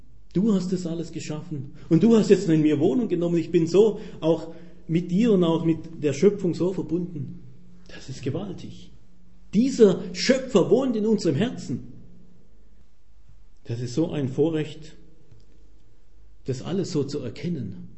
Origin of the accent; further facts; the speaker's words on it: Baden-Württemberg, Germany; now in Munich, Germany; ich war ja gestern auf einer Hochzeit in meiner Heimat, Schwäbische Alb.